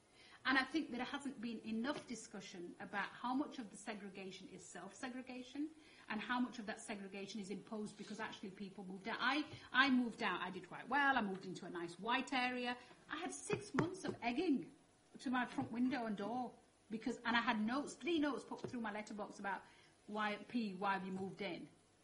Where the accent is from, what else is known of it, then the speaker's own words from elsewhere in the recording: Dewsbury, Yorkshire and the Humber, United Kingdom; my growing up in Savilltown, which is like heart of Dewsbury, where there's a very large Asian community. And when we were growing up, we had English neighbours on either side.